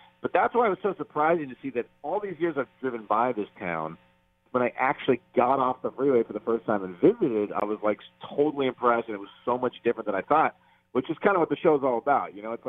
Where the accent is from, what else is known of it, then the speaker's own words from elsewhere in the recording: California, United States; because I grew up near San Francisco, about 3 hours north of it.